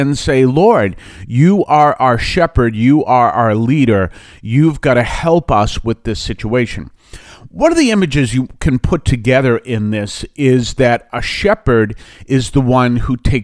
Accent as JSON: {"language": "English", "town": "Weymouth", "region": "Massachusetts", "country": "United States", "tie": "born or raised there", "said": "I didn't grow up in a farming economy. I grew up in Weymouth, Massachusetts."}